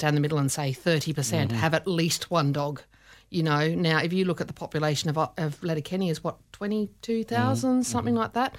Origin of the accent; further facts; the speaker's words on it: Australia; also born or lived in Sydney; I'm Australian, you know, the dog, I lived in Sydney, like right in the middle of Sydney